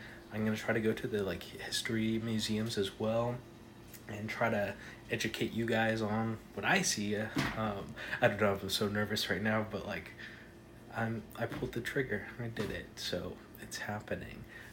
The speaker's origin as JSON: {"language": "English", "country": "United States", "said": "If you're new here, I'm American, unfortunately"}